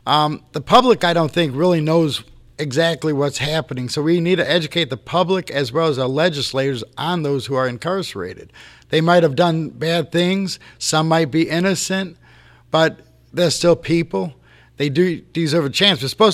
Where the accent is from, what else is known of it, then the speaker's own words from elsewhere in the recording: Cleveland, Ohio, United States; I grew up in the Cleveland area. I was adopted at 6 months old.